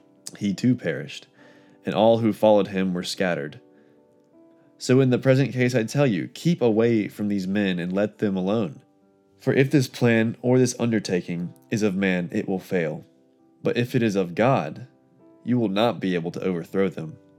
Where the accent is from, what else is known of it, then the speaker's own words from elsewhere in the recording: Mountain Brook, Alabama, United States; So I actually grew up in Mountain Brook. I went to Brookwood Forest Elementary, went through the junior high before all the renovations, the high school before all the renovations, graduated in 2019.